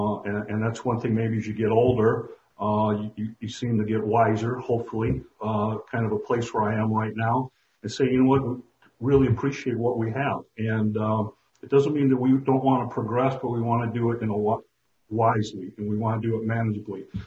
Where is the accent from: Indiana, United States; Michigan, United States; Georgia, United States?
Indiana, United States; I was born and raised in Porter County, graduated of Chestnut High School, lived in South Haven, growing up as a kid.